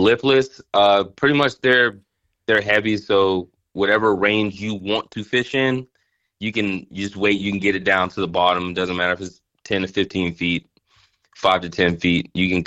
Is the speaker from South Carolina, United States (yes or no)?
yes; Summerville, South Carolina, United States; Yeah, so I'm from Somerville, South Carolina. It's pretty much like a suburb of Charleston, South Carolina.